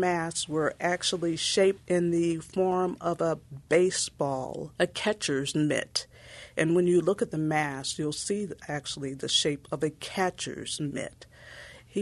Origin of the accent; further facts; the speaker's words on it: East Chicago, Indiana, United States; So I'm actually from East Chicago, Indiana.